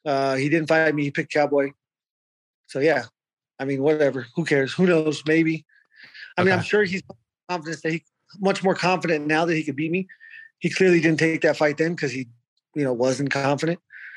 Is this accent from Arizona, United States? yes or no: yes; Arizona, United States; now in Colorado, United States; You know, I like to stick around Colorado. I'm from Arizona.